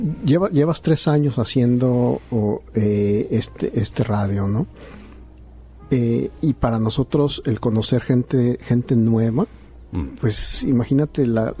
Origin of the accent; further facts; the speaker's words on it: Mexico; Yo soy mexicano y nos defendemos como mexicanos, ¿no?